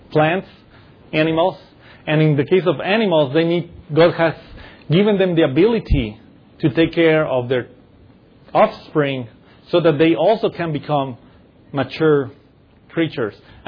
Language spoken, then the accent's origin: English; Mexico; I'm from Mexico, that one comes first to mind